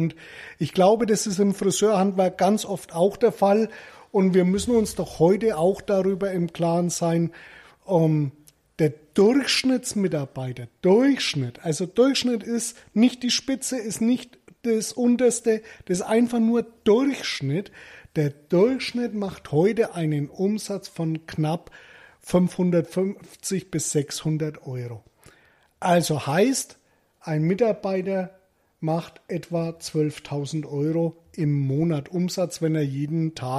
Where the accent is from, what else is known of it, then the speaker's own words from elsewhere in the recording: Germany; weil da die Leistungswerte noch mal ein bisschen höher sind als bei uns in Deutschland.